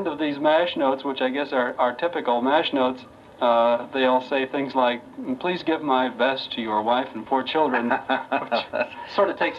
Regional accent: Illinois, United States; now in Teaneck, United States; And I come from Illinois. I was born on the farm.

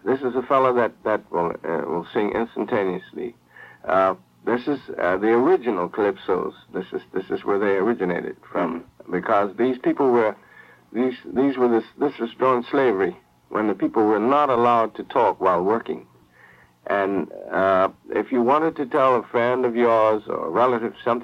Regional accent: Bermuda; Most people have the impression that we're from the West Indian Islands, but we're out there alone in the middle of the Atlantic, about 670 miles off North Carolina.

